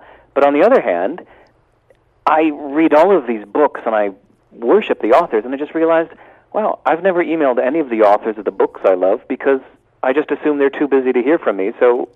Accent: California, United States; Really, I'm an American, as you can maybe tell from the accent. Grew up in California, and I really wanted to be a famous musician

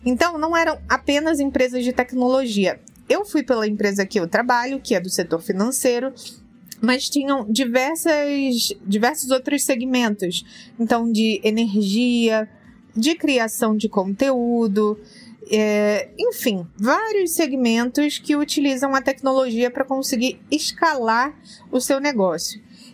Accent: Rio de Janeiro, Brazil; born there; Eu estive a semana passada inteira no Rio de Janeiro, meu estado natal

